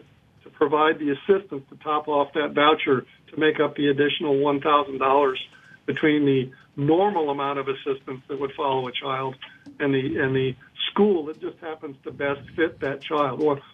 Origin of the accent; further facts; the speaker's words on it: Texas, United States; Louisiana is doing a lot better job of that than my home state of Texas